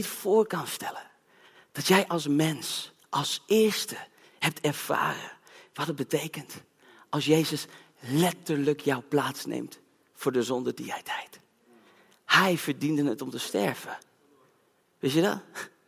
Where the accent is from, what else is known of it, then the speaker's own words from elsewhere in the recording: Zeewolde, Flevoland, Netherlands; Ik weet nog goed dat wij al een hele mooie outreach in Zeewolde, de plek waar ik vandaan kwam.